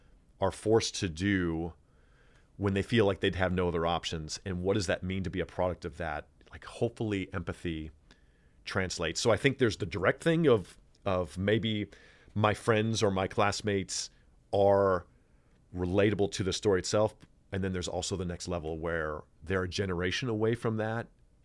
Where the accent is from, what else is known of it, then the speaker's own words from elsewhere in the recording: Midwest, United States; now in Los Angeles, United States; I'm a hopeful person by nature. I grew up in the Midwest. I live in Los Angeles.